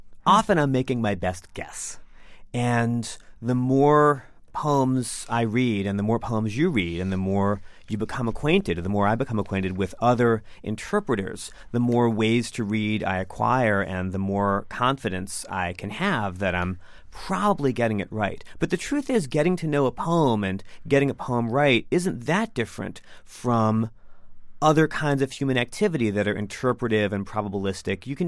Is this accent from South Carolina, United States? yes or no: no; Washington, District of Columbia, United States; also born or lived in Minnesota; I'm also from Washington, D.C. I'm also a university teacher. Mm-hmm. I also used to live in Minnesota.